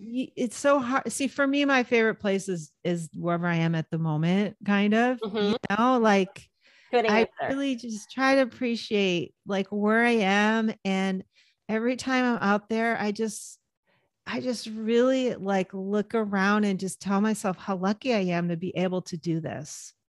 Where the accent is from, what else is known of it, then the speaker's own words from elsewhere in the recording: East Coast, United States; now in US West Coast; And, you know, I'm a West Coast girl. I grew up on the East Coast. Nothing's really pulling me back to the East Coast except for maybe my family.